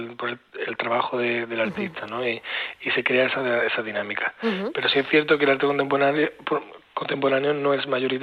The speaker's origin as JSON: {"language": "Spanish", "town": "Doña Mencía", "region": "Andalusia", "country": "Spain", "tie": "born or raised there", "said": "La verdad que el pueblo de Doña Mencía, mi pueblo, responde muy bien."}